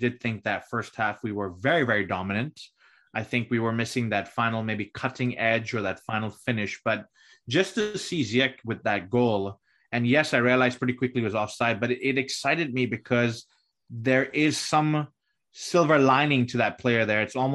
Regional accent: Houston, Texas, United States; from Houston

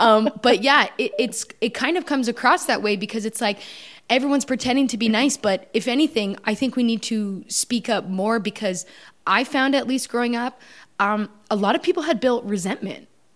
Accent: Canada; obviously I'm from Canada

